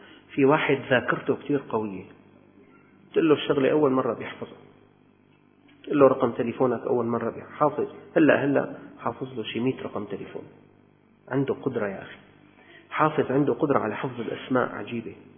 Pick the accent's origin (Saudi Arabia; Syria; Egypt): Syria; خلاص نحن من الشام